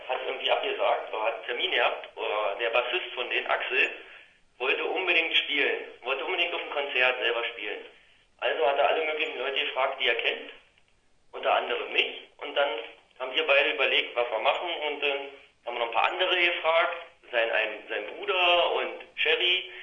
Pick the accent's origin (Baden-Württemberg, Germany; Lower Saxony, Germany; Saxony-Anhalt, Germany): Saxony-Anhalt, Germany; Oberstfelde; Aus Oberstfelde.